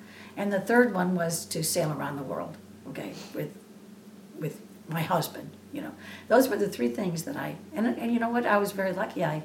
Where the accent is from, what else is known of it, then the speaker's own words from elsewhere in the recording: Chicago, Illinois, United States; many of my friends that I grew up with in the Chicago area married in that community